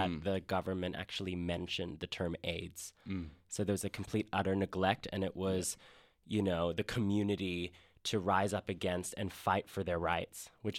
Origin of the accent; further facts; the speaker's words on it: Australia; as a young, you know, little boy growing up in Australia.